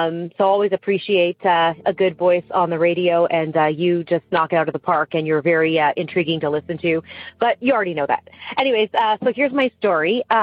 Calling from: Hamilton, Ontario, Canada; I am calling in from Hamilton, Ontario, Canada.

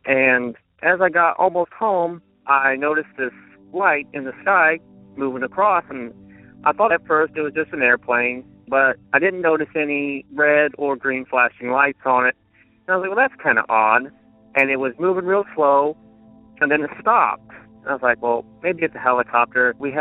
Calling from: Texas, United States; I'm calling from Texas, but this story happened in Missouri around 2014, 2013-ish.

